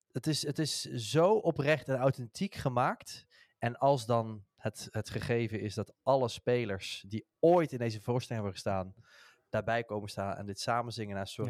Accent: Netherlands; Ja, maar dat zijn wij ook als Nederlanders, toch?

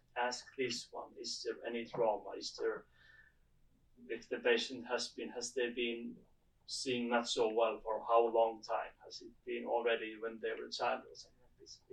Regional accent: Finland; English is a second language; I'm optometrist from Finland. I live in the northern part of the Finland

